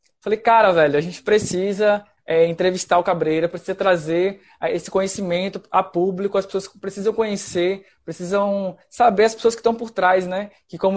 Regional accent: Bahia, Brazil; Eu sou da Bahia.

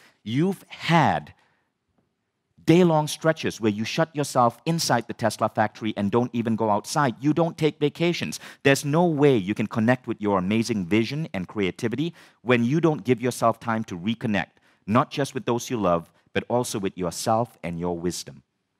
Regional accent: India; It's because I'm an Indian male. And if you're an Indian immigrant, you learn very early in your family that your parents value education.

